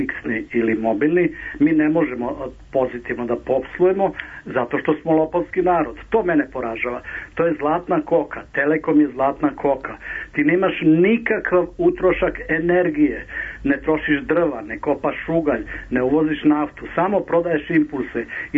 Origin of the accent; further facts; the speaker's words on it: Serbia; da mi kao Srbi priznajemo da Norvežani mogu da pozitivno posluju